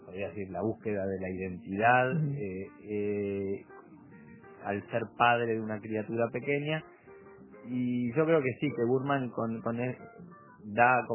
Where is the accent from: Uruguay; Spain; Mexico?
Uruguay; había como un trato especial por ser uruguayo, me mandaban autos a buscarme, me ponían en un hotel